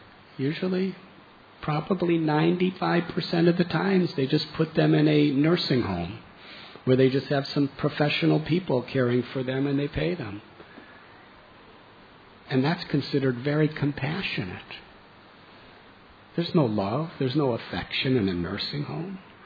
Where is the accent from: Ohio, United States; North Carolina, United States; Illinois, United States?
Illinois, United States; Chicago; also born or lived in Florida; I was born in Chicago, raised in Chicago. When I came to college, I went to Florida for obvious reasons.